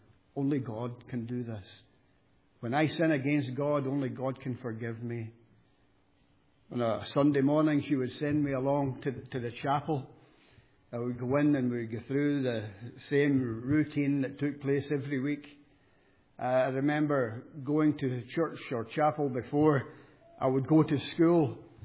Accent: Scotland, United Kingdom; I was brought up in Jonah, not far from Glasgow, into a Roman Catholic family.

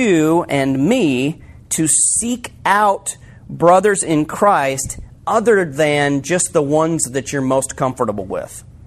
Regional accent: Iowa, United States; We're from Iowa.

